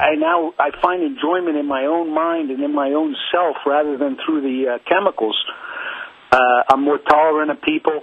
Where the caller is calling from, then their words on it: San Francisco, California, United States; in San Francisco, KSFO.